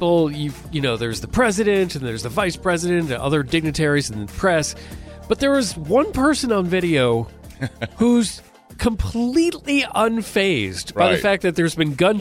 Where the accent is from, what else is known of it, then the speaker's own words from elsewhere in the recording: New York, United States; One, I'm a New Yorker. We live with sirens and activity happening all the time.